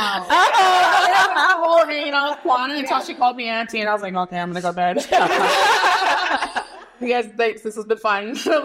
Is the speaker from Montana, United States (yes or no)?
yes; Fort Peck, Montana, United States; like living in Fort Peck, growing up in Fort Peck with my grandmother and picking up these things.